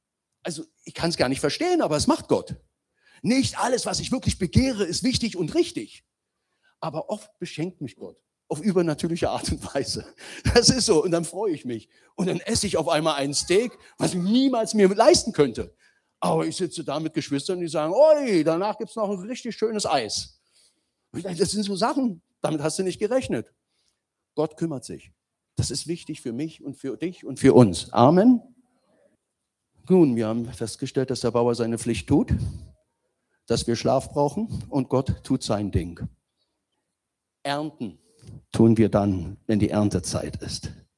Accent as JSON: {"language": "German", "region": "Berlin", "country": "Germany", "tie": "born or raised there", "said": "ich habe als gebürtiger Berliner bin ich hier aufgewachsen."}